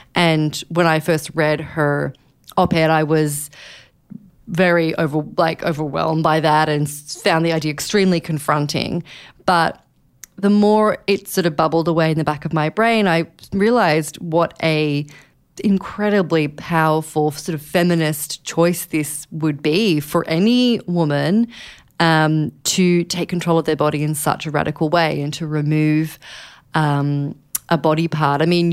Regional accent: Australia; now in New York, United States; complicated by the fact I am Australian, but I live here in New York

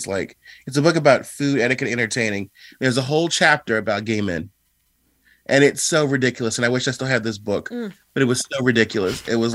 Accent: United States; how I am Jewish, how I am Black, how I am American, how I'm human.

